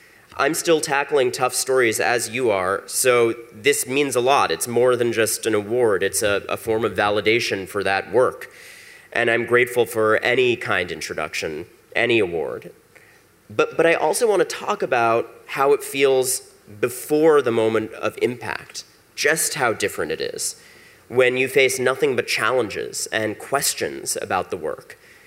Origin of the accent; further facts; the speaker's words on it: United States; honor to be here in beautiful Berlin, and as an American, what a thrill to be so close to a world leader who doesn't tweet.